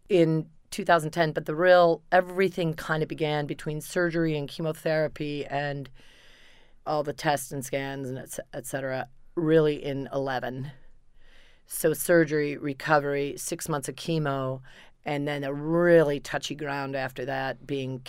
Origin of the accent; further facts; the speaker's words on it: Kalamazoo, Michigan, United States; now in New York City, United States; I'm born and raised in Kalamazoo, Michigan. I ended up in New York City to do my thing, which is acting and writing and comedy, and did it all.